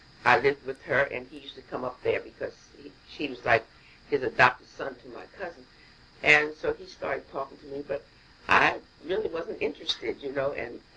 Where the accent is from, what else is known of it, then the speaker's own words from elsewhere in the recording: Gravel Hill, United States; also born or lived in Philadelphia; I was born in Philadelphia, and because my parents were living there at the time. And we didn't stay in Philadelphia long. They said they moved back here on Gravel Hill right after I was born. So Gravel Hill's all I've known.